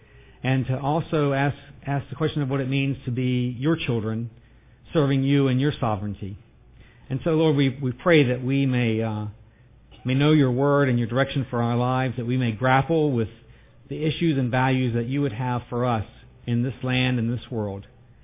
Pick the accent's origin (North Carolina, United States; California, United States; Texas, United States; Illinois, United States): North Carolina, United States; also born or lived in Ohio; Just personal note, I'm from North Carolina. I met Tracy in college, and I've been in Ohio pretty much ever since. Graduate school in Chicago, but then most of the time it's been Ohio.